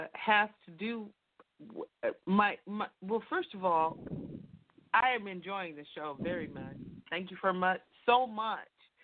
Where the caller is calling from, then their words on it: Concord, California, United States; I am calling from Concord, California.